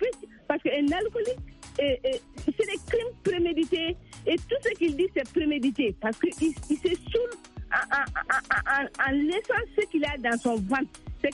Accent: Mali; surtout chez nous au Mali

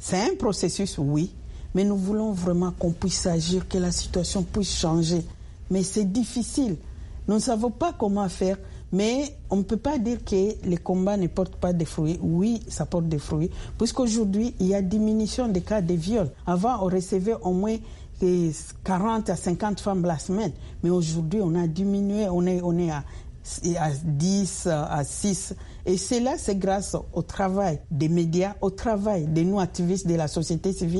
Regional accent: DR Congo; nous, en tant que Congolais

